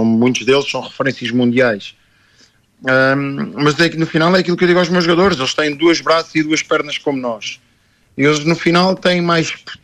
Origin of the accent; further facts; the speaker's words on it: Portugal; E eu, como típico português, não é?